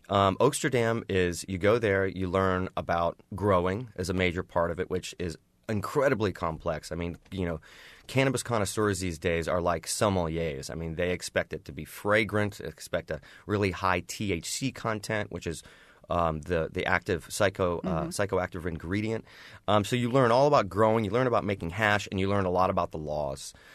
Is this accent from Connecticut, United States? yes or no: no; Indiana, United States; you know, like I'm from Indiana.